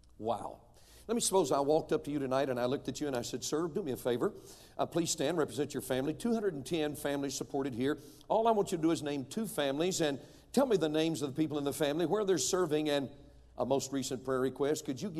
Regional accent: North Carolina, United States; I'm from North Carolina. We would say they were as crooked as a dog's hind leg.

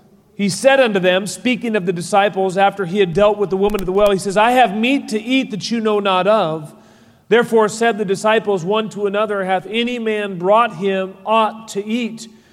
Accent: Seattle, Washington, United States; I'm from Seattle, Washington. I'm 20 minutes north of Seattle is where our church is.

